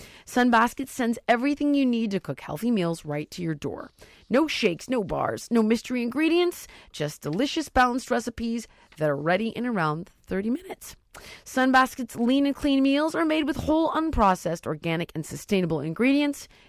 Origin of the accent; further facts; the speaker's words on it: Canada; I literally would walk into a place and be like, we're Canadian.